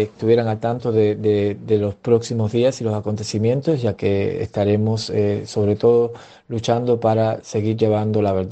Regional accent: Cuba; Nunca hemos participado como cubanos de la oposición independiente al régimen castrista en este foro.

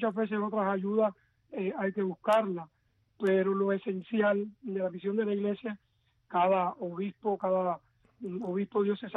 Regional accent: Cuba; en Cuba somos pocos sacerdotes cubanos

